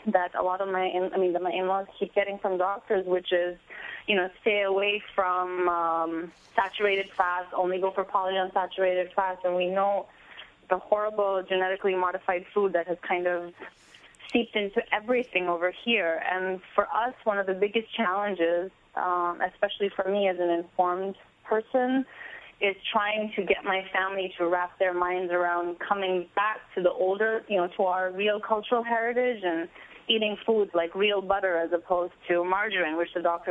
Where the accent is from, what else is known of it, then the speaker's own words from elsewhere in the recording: India; We come from India.